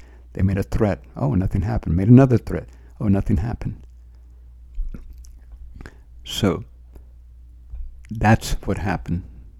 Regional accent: Texas, United States; born there; I mean, I was born in Texas, in the States, in this country.

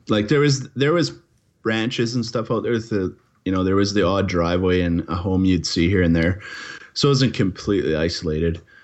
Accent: British Columbia, Canada; I'm from Vancouver Island, we have monster trees here.

